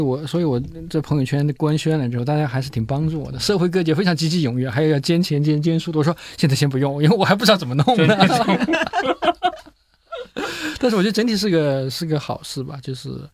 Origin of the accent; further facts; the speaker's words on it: Zhuji, Yunnan, China; 所以在云南失踪县吧，叫竹鸡镇，